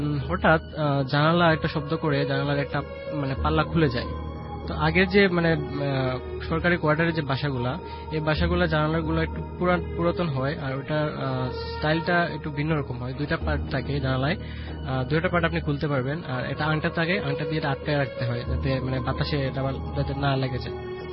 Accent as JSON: {"language": "Bangla", "town": "Dhaka", "region": "Dhaka Division", "country": "Bangladesh", "said": "আমি এসেছি ঢাকা ফার্মগেট থেকে।"}